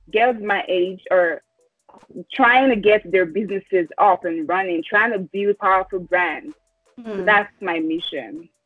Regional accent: Nigeria; I'm Nigerian, by the way

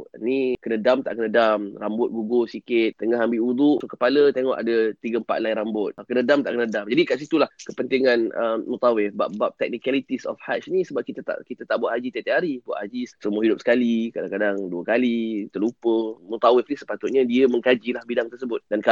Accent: Australia; kami daripada Australia

